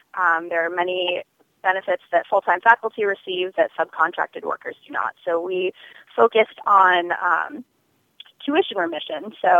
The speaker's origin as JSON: {"language": "English", "town": "Tucson", "region": "Arizona", "country": "United States", "tie": "born or raised there", "said": "I grew up in Tucson and just really wanted to get out in the world and learn about the world's problems and how to fight them."}